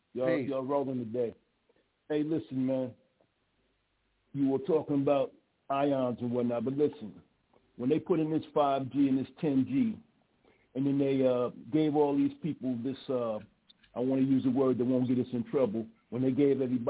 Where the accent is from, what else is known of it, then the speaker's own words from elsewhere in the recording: Chicago, Illinois, United States; now in Georgia, United States; because see, I came out of Chicago, I'm in Georgia now. I come from Chicago off that south side.